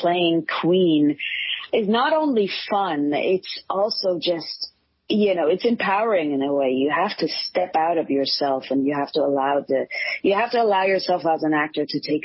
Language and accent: English; Switzerland; because I grew up in Switzerland, you know, no one was an actor around me.